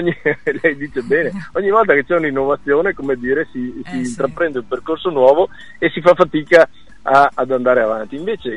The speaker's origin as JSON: {"language": "Italian", "town": "Sedico", "region": "Veneto", "country": "Italy", "said": "io sono di Sedico, quindi non è che il Cadore è un po' distante, no?"}